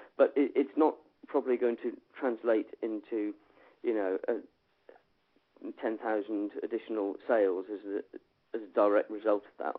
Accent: South West England, United Kingdom; We come from Somerset in the southwest

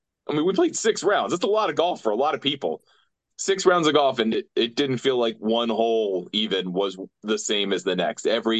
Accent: United States; And you go, okay, well, I'm an American. I play a lot of parkland golf.

